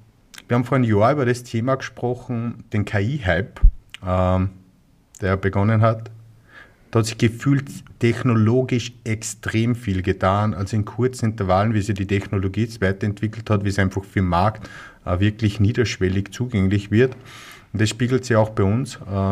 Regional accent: Austria; accent: Austrian; Man wird es unschwer hören, ich komme aus Österreich, am Dialekt.

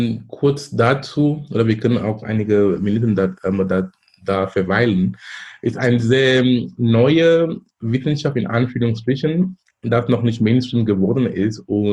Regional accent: Cameroon; German is a second language; moved away as an adult; now in Germany; Ich komme ursprünglich aus Kamerun. Ich lebe in Deutschland seit fast 20 Jahren. Bin damals gekommen wegen Studium.

